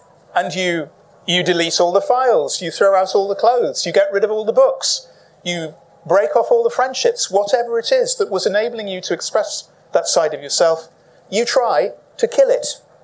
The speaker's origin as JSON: {"language": "English", "town": "Bolton", "region": "North West England", "country": "United Kingdom", "tie": "born or raised there", "said": "I grew up in Bolton. It rains a lot. It's a lovely place. I'm reconciled with Bolton now. I wasn't then."}